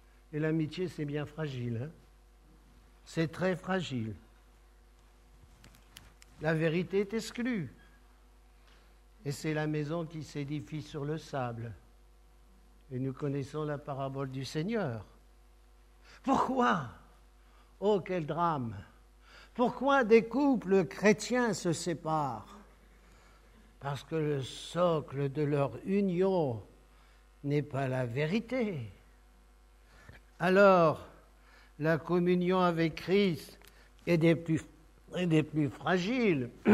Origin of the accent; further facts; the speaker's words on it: North, France; C'est vrai que je suis du Nord, moi.